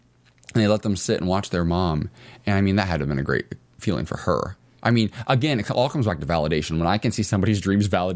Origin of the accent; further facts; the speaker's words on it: Ohio, United States; I grew up in Ohio, so I didn't.